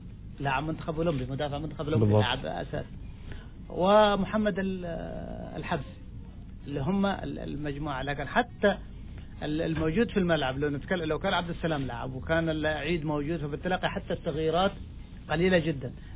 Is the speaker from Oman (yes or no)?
yes; Oman; نحن كلاعبين عمانيين